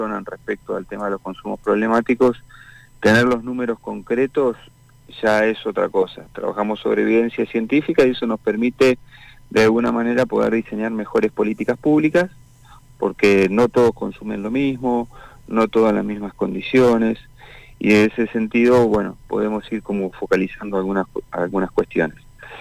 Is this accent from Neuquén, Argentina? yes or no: yes; Neuquén, Argentina; Pero soy neuquino, nací acá.